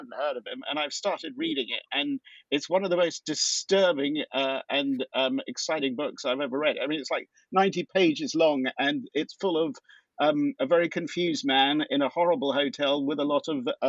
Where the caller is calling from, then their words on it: Austin, Texas, United States; So I'm speaking from Austin, Texas, as you said.